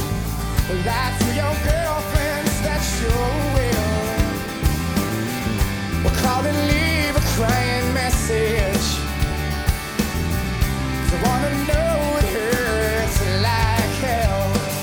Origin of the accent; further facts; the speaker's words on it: Memphis, Tennessee, United States; We're from Memphis, Tennessee.